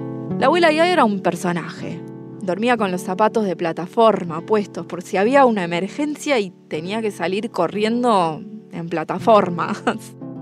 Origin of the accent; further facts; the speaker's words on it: Argentina; moved away; a causa de que el país, la Argentina, tuvo un colapso casi total, económico, político, social.